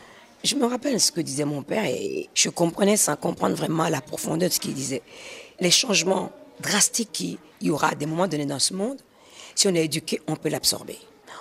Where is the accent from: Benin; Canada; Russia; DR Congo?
Benin; moved away; Quand je suis partie du Bénin, j'ai fait mon premier disque.